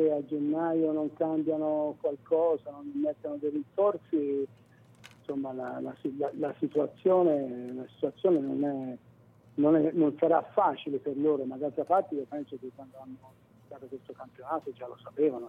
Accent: Tuscany, Italy; io sono toscano e sono per la Toscana, non ho campanile.

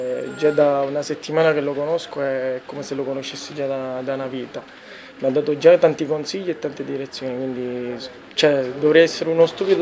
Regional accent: Palermo, Sicily, Italy; io sono un palermitano

